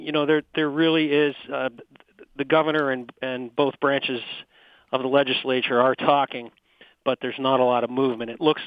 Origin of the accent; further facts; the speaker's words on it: New Brighton, Pennsylvania, United States; Back in PA, yeah, I'm a Beaver County boy. I grew up in New Brighton, PA, and I'm glad to be back with my family.